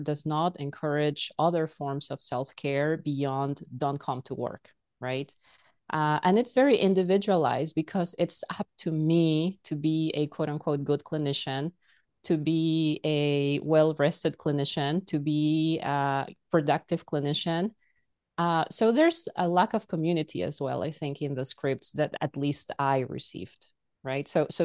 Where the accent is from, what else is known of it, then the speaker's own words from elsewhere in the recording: Peru; So my undergrad education is from back in my home country in Peru, and my graduate degree is from the US, from California.